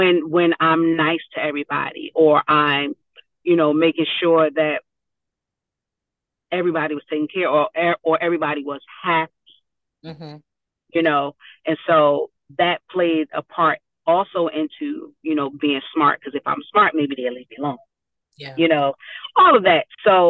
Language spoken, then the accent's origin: English; Newark, New Jersey, United States; So, little girl born and raised in Newark, New Jersey.